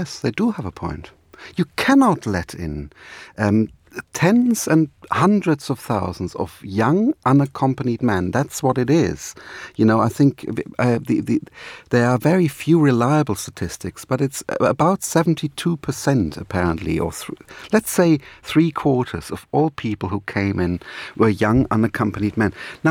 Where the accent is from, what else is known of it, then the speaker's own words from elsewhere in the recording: Munich, Bavaria, Germany; I grew up in Munich. I was a crime reporter in Munich.